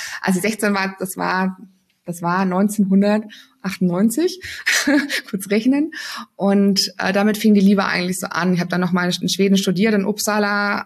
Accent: Germany

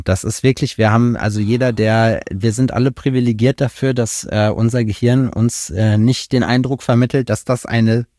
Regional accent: North Rhine-Westphalia, Germany; Die Staumauer an der Glör, da wo ich herkomme

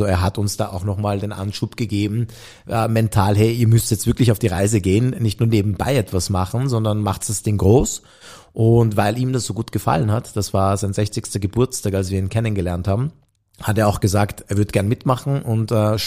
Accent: Vienna, Austria; also wir sind beide in Simmering aufgewachsen

